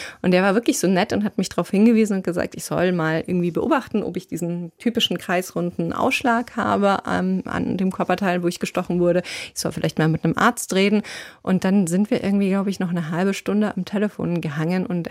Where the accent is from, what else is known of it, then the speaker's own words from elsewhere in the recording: Southern Germany, Germany; ich bin aus Süddeutschland wirklich an den Bergen aufgewachsen